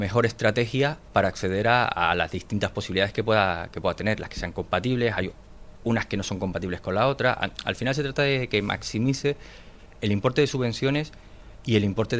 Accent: Tenerife, Canary Islands, Spain; also born or lived in Madrid; Yo nací en Madrid, aunque no se note por el acento, porque tengo 45 años, llevo 42 en Tenerife, en Canarias. O sea, soy canaria, ¿no?

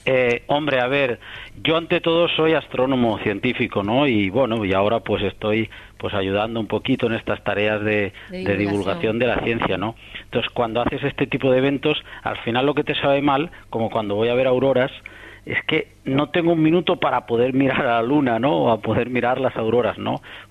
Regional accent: Catalonia, Spain; yo soy catalán, y mis padres están en Barcelona

